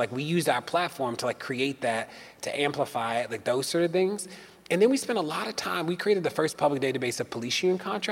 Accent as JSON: {"language": "English", "region": "Maryland", "country": "United States", "said": "In Maryland, my home state, there's a law"}